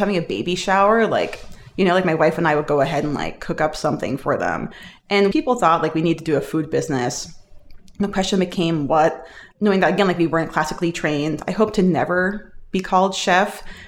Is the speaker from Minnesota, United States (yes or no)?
no; Irvington, New Jersey, United States; And we had amazing bagels in New Jersey, especially in my hometown of Irvington.